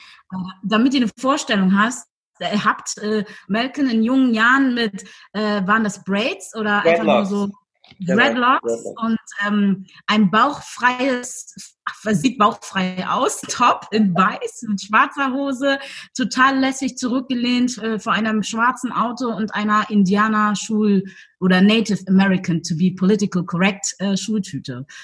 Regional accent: Hamburg, Germany; born there; in Hamburg. Ich bin gebürtige Hamburgerin. Ja, war bis 2000 und, obwohl ich war kurzzeitig auch in Frankfurt, 2012, ich glaube 2014, 15.

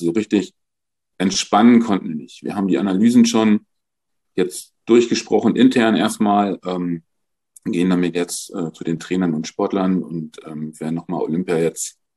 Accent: North Rhine-Westphalia, Germany; aus meiner alten Heimat, aus Nordrhein-Westfalen

